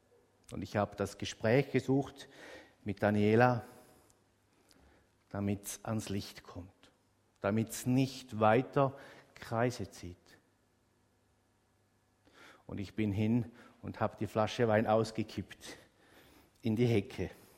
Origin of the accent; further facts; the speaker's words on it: Switzerland; Bei uns in der Schweiz ist das nicht ganz so klar.